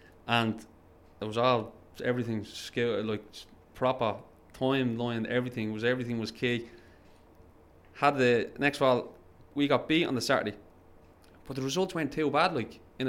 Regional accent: Dublin, Leinster, Ireland; I loved London, living there, and obviously I'm from Dublin

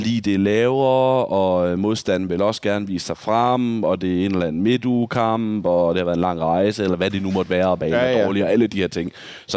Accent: Vejle, Region of Southern Denmark, Denmark; Altså Vejle, hvor jeg kommer fra

